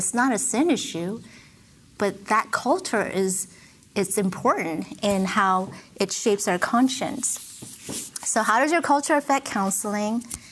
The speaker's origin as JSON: {"language": "English", "region": "East Coast", "country": "United States", "tie": "born or raised there", "said": "Like, I grew up on the East Coast, and then I went to the West Coast"}